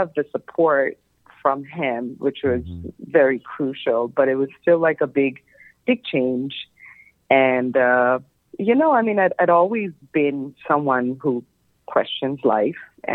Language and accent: English; Bangladesh; growing up in Bangladesh, you know, there was a strong religion, sense of religion associated with spirituality here.